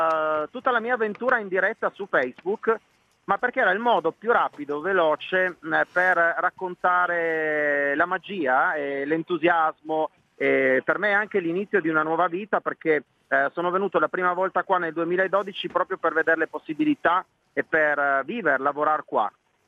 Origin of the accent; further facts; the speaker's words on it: Trieste, Friuli-Venezia Giulia, Italy; accent: Triestine dialect; Io sono legatissimo a Trieste, Mirella diceva prima del mio libro, la particolarità è che io ho usato il mio dialetto triestino, io ho raccontato New York in dialetto triestino.